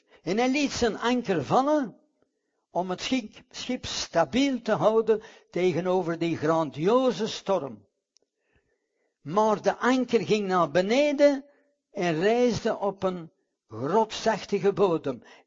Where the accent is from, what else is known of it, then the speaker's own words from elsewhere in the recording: Scotland, United Kingdom; in de richting van Schotland, mijn vaderland. Misschien weten het u het nog niet, ik ben een Schot.